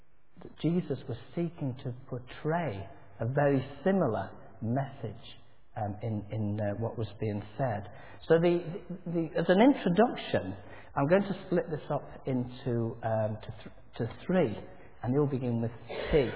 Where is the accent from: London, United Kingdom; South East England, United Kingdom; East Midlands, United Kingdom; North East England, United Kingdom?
East Midlands, United Kingdom; Nottingham; I mean, I know I come from Nottingham